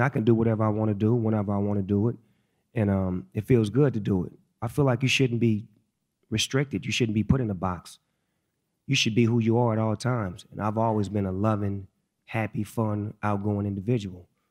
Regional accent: Long Beach, California, United States; Well, I come from Eastside Long Beach, California. I was raised by my mother, a single parent, and she raised me on good music, having a good time.

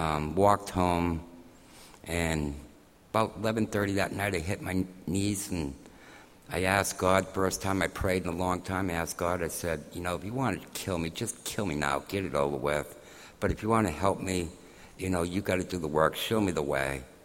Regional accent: Maine, United States; I came from a very loving home. I grew up on Munjoy Hill. We went to church up there.

